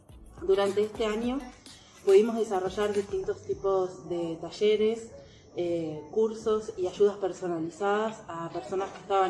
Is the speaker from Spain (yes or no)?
no; Patagonia, Argentina; tengo 33 años y soy de la Patagonia Argentina.